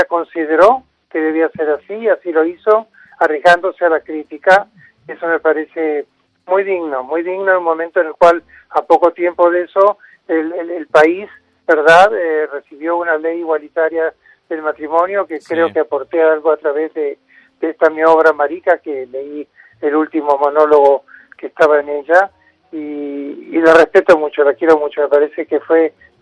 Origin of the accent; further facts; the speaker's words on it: Argentina; lo hice en mi país, en Ushuaia, y ahora estoy recorriendo nuevamente mi país, que lo amo profundamente, ¿verdad? Y que me permite el encontrarme nuevamente con mis raíces